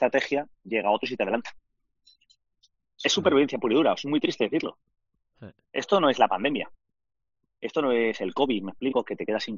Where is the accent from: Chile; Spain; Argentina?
Spain; Somos 7 españoles en el hotel.